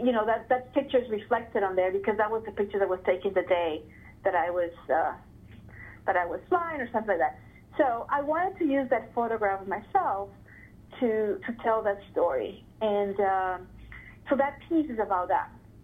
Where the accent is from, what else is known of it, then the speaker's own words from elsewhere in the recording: Ecuador; when I was living in Ecuador, when I was growing up in Ecuador.